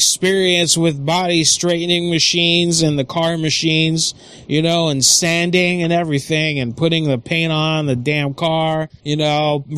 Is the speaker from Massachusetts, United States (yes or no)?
yes; Boston, Massachusetts, United States; Originally, I'm from Boston.